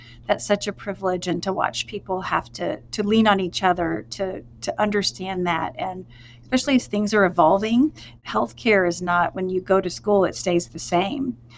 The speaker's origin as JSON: {"language": "English", "town": "Broken Arrow", "region": "Oklahoma", "country": "United States", "lives_now": "Stillwater, United States", "said": "Stillwater became home for me in 1994. I'm originally from Broken Arrow, Oklahoma. I came to Stillwater to go to school at Oklahoma State."}